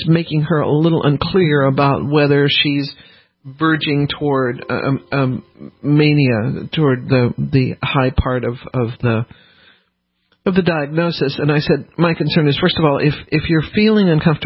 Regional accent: New Orleans, Louisiana, United States; born there; I was born in New Orleans, and I have no right.

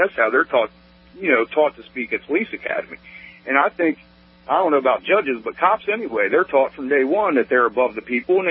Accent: Maryland, United States; I don't know about nationwide, but I grew up in Maryland.

